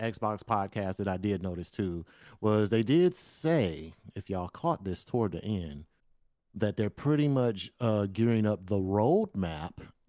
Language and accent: English; Detroit, Michigan, United States; Detroit's my hometown, for those of you who don't know. I'm from Detroit.